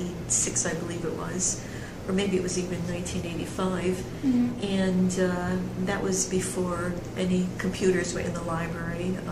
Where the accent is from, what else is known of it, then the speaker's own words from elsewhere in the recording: Brooklyn, New York, United States; I'm from Brooklyn, New York.